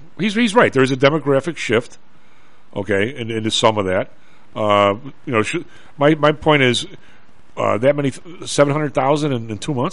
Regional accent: Evergreen Park, Illinois, United States; I grew up in Evergreen Park, and a little bit of a history for listeners that are all over the country.

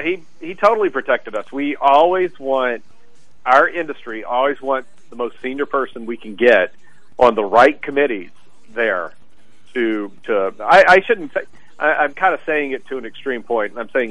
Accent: Memphis, Tennessee, United States; I mean, you know, I grew up in Memphis when he was governor of Arkansas, so I've been familiar with the guy a lot longer. And I know Memphis is not in Arkansas, but it borders Arkansas.

